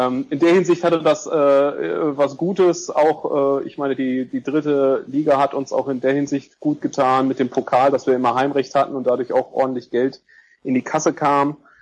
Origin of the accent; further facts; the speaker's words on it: Bielefeld, North Rhine-Westphalia, Germany; also born or lived in Hamburg; ich bin im Januar nach 6,5 Jahren Hamburg wieder zurück in meine Heimatstadt Bielefeld zurückgekehrt.